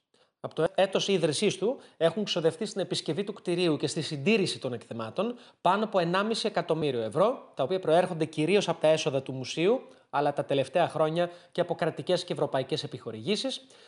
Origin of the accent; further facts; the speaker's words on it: Spetses, Attica, Greece; Τα αδέλφια μου και εγώ μεγαλώσαμε στις Πέτσες, στο σπίτι της Μπουμπουλίνας, το οποίο είναι σήμερα το σημερινό μουσείο Μπουμπουλίνας, μέρος του οποίου βέβαια παραμένει ακόμα και σήμερα η οικία μας.